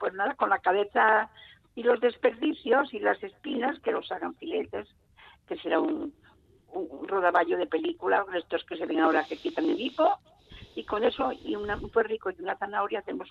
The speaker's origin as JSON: {"language": "Spanish", "town": "Cervera del Río Alhama", "region": "La Rioja", "country": "Spain", "tie": "born or raised there", "said": "la primera vez que vi un cocinero con gorro blanco, con gorro alto, fue en mi pueblo Cervera del Río Lama"}